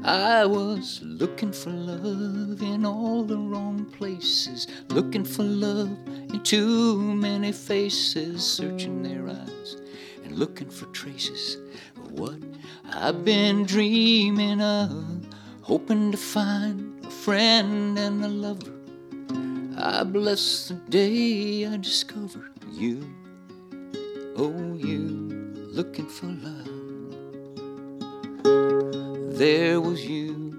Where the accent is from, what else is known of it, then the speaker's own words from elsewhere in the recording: Biloxi, Mississippi, United States; I was from Biloxi, Mississippi.